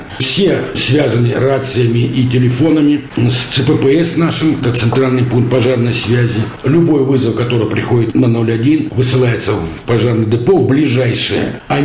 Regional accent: Kamensk-Shakhtinsky, Rostov Oblast, Russia; now in Moscow Oblast, Russia; Родился я в Ростовской области, город Камень-Шахтинский. Там проживал все время, там и учился.

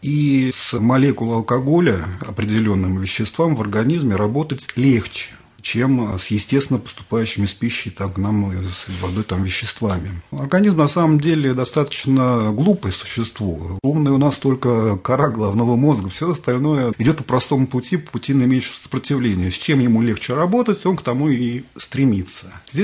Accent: Zhukovsky, Moscow Oblast, Russia; also born or lived in Ramenskoye; до 5 лет я жил в Раменском. Потом, поскольку родители все-таки работали в ЛИИ, переехали в город Жуковск, соседи, поэтому большую сознательную часть жизни все-таки я прожил в городе Жуковском

